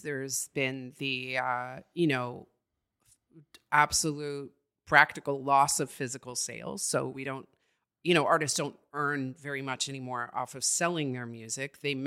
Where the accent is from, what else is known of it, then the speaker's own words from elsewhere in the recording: Quebec, Canada; I grew up in Quebec. So I'm an Anglophone Quebecer, mais je suis bilingue et je parle en français. I went to school in French in rural Quebec, just outside Montreal.